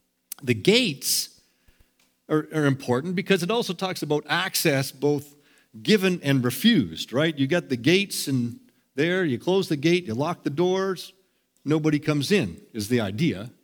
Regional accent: Scotland, United Kingdom; I'm from Scotland and sort of have some Celtic background

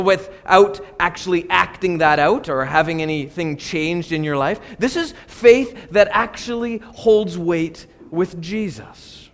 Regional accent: Prince George, British Columbia, Canada; So I grew up here in Prince George, and my grandparents on both sides, one lived in Vancouver and the other one lived in Kelowna

